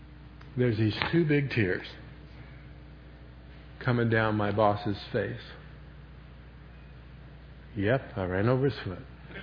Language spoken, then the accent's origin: English; Florida, United States; That'd be enough to make me nervous. I'm from Florida.